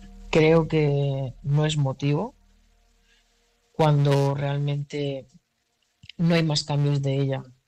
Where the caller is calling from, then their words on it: Barcelona, Catalonia, Spain; de Barcelona